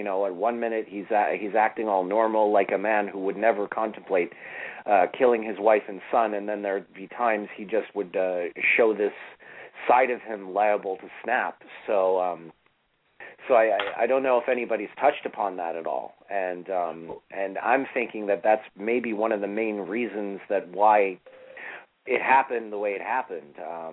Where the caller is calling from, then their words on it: Toronto, Ontario, Canada; Yeah, this is … from Toronto.